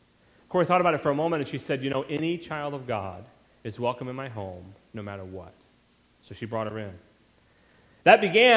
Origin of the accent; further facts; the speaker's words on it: United States; as an American, as a person who remembers what it felt like to see so much evil in your own country